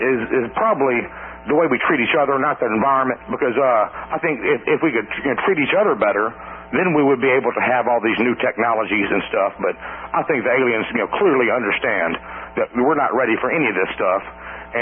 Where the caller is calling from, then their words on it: Atlanta, Georgia, United States; … in Atlanta.